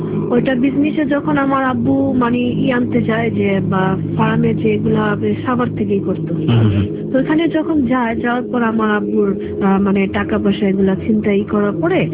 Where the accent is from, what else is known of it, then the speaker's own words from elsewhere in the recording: Dhaka, Dhaka Division, Bangladesh; আমরা পুরান ঢাকার মানুষ